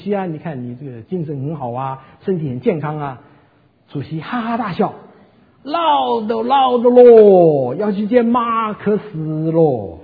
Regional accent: Shaoshan, Hunan, China; 我是湖南人，我不但是湖南人，我是湖南韶山人，祖籍韶山哈。

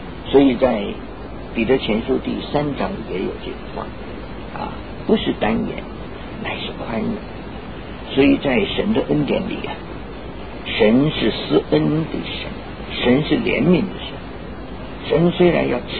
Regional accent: China; 我们中国人常常说，一个做母亲的打儿子，打在儿身，痛在娘心

